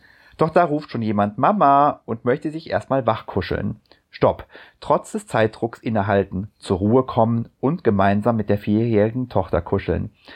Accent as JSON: {"language": "German", "region": "Bavaria", "country": "Germany", "tie": "born or raised there", "moved": "yes", "lives_now": "Cologne, Germany", "said": "Durch meinen Umzug nach Köln in eine ganz neue Stadt, weit entfernt von meiner Heimat im Allgäu"}